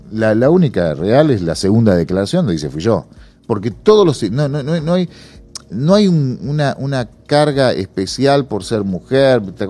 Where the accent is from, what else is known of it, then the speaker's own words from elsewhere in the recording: Entre Ríos, Argentina; Yo soy de Entre Ríos.